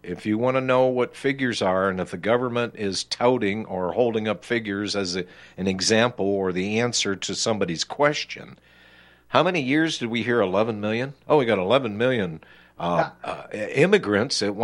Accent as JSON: {"language": "English", "country": "United States", "said": "Now, I, as an American, can go to a foreign country and buy property, right?"}